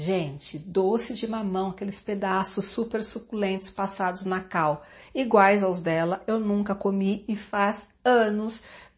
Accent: Jundiaí, São Paulo, Brazil; a minha família, né, reside em Jundiaí, eu nasci em Jundiaí

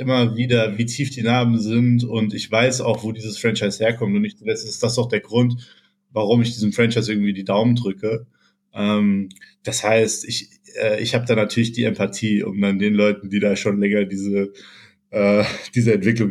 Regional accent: Bochum, North Rhine-Westphalia, Germany; ich komme aus Bochum.

